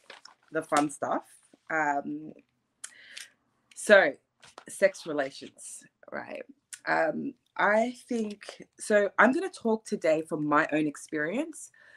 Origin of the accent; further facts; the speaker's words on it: Australia; I was born and bred in Australia.